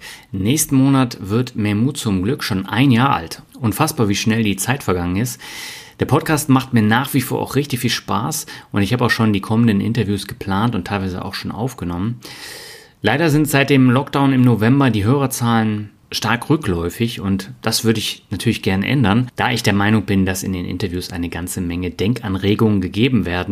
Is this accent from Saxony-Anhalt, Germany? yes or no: no; Berlin, Germany; also born or lived in Mannheim / Hamburg; now in Lübeck, Germany; Ich bin ja in Berlin aufgewachsen, habe in Mannheim gewohnt, in Hamburg gewohnt und das war alles nicht so mein Ding und ich bin immer wieder zurück nach Lübeck.